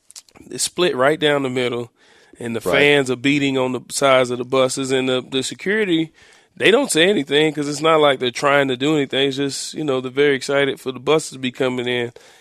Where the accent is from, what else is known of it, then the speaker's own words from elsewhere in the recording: Oklahoma, United States; Growing up in Oklahoma, we didn't see Florida State as that rivalry.